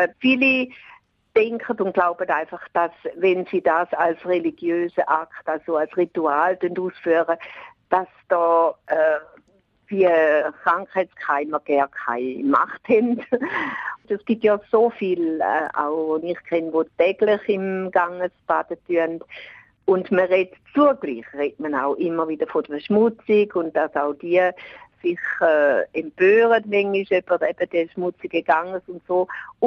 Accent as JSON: {"language": "German", "country": "Switzerland", "said": "Ich habe einfach als Schweizerin gedacht, ja, das ist eine Bergtour, das ist wunderbar."}